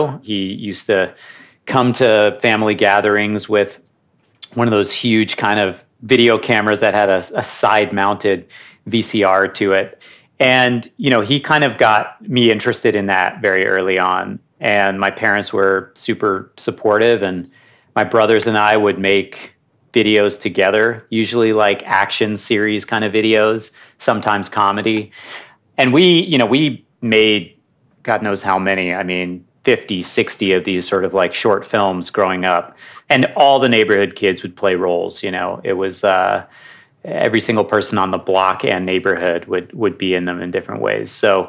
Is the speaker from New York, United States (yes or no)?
no; Berkeley, California, United States; born there; Yeah, I'm first generation. I was born in Berkeley, California, middle of three boys.